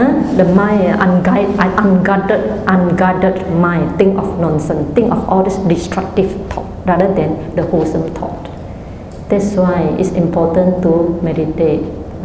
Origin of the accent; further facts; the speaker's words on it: Myanmar; English is a second language; I come from Burma and temporarily I live in Penang together with another fellow nun